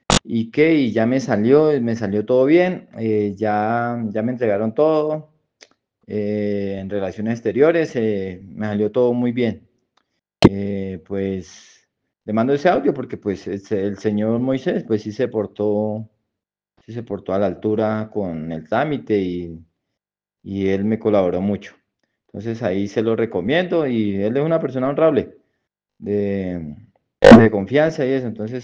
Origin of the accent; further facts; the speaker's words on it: Colombia; Yo soy de Colombia.